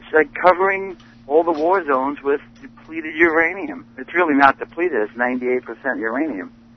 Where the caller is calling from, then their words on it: Madison, Wisconsin, United States; Yeah, I'm calling from Ground Zero in Wisconsin here with Madison.